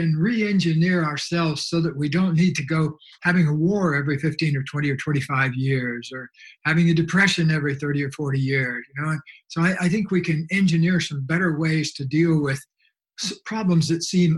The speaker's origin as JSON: {"language": "English", "region": "Florida", "country": "United States", "tie": "born or raised there", "said": "when I was growing up in Florida in the very same town"}